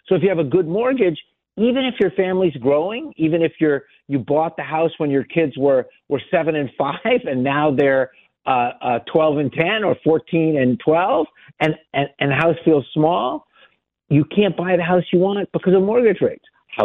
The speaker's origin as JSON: {"language": "English", "town": "Miami", "region": "Florida", "country": "United States", "tie": "born or raised there", "said": "I grew up in Miami. I'm one of four. None of us live in Miami. But my mom still does."}